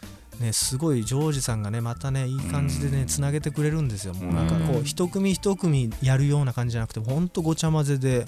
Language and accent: Japanese; Nagasaki, Japan; 僕と一緒の長崎出身なんです、